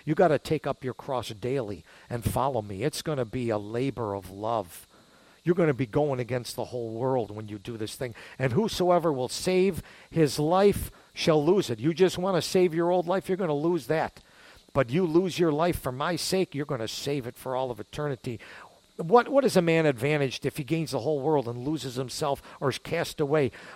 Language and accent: English; United States; Don't kid me. I grew up in America. You're not lying to me.